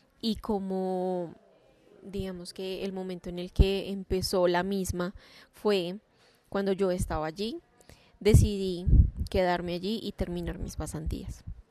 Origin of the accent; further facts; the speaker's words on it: Bogotá, Colombia; born there; egresada de la Universidad Nacional en Bogotá. Nací en Bogotá.